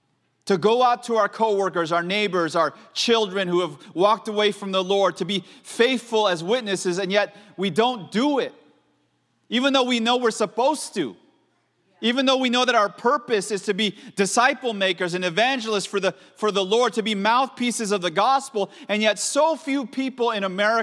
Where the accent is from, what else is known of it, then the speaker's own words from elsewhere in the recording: Oakland, California, United States; You see, I grew up in California, right, as a little kid. I grew up in Oakland